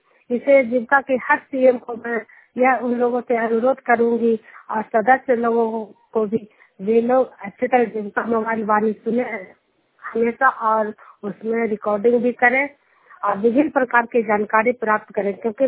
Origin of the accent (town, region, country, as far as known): Juniyar, Bihar, India